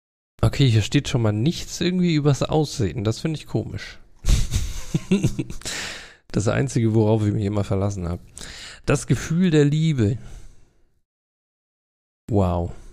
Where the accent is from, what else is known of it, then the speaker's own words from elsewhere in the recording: Germany; Ich bin ein typischer Deutscher. Ich bin nicht so fit in englischen Sachen.